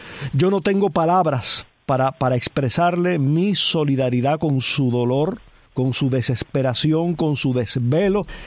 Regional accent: Cuba; moved away; todo el mundo sabe quiénes somos los cubanos.

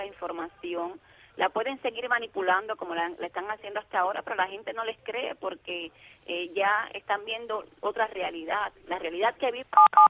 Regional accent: Cuba; soy cubana española

